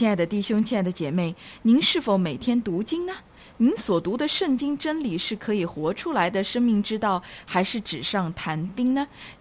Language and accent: Chinese; China; 其实如果这样，那我们中国人岂能信主得救呢？